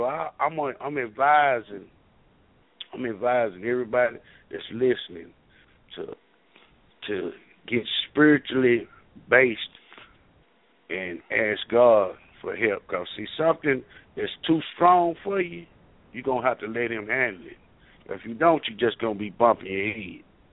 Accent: Dallas, Texas, United States; I was raised up in West Dallas Boys Club, boxing, all that.

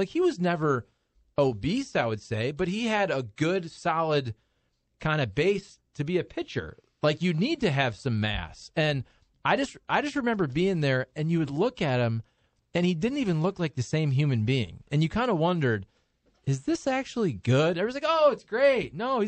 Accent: Toledo, Ohio, United States; See, I'm from Toledo, Ohio, so I really have no room to talk.

